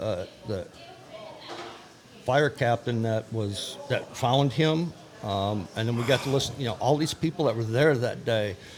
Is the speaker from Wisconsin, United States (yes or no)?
yes; Appleton, Wisconsin, United States; Appleton.